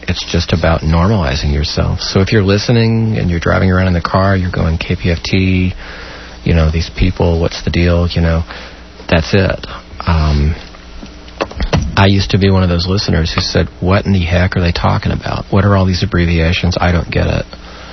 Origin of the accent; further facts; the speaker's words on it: Houston, Texas, United States; I'm from Houston, and a lot of people I knew growing up are from the upper Midwest, Indiana, Illinois, so forth.